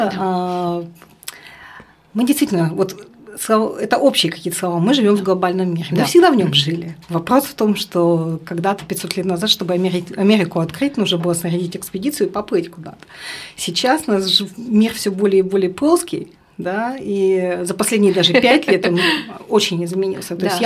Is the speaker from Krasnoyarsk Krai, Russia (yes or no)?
yes; Krasnoyarsk, Krasnoyarsk Krai, Russia; Я родилась и выросла в Сибири, город Красноярск.